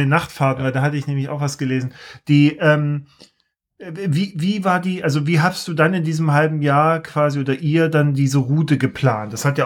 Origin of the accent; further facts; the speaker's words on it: Saxony, Germany; Als Sachse, immer, ich nutze jede Gelegenheit.